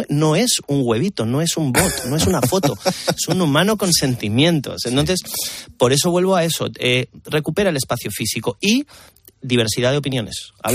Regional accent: Peru; Yo soy peruano de origen. Yo el picante lo desayuno.

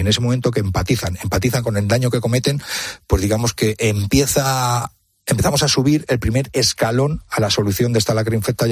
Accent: Madrid, Community of Madrid, Spain; Ese carabanchel profundo de los 80, yo soy del Terciotelol, que era un auténtico mercado de la droga

